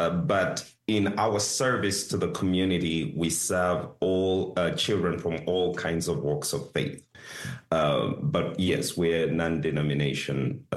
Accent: Uganda; Yeah, born and raised in Uganda.

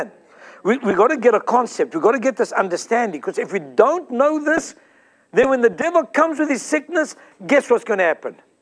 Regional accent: South Africa; now in United States; I'm from South Africa, as you all know.

